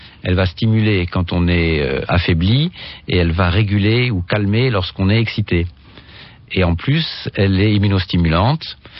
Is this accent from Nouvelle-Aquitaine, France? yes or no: no; Grand Est, France; Et une autre plante qu'on trouve chez nous en Lorraine, d'ailleurs dans toute la France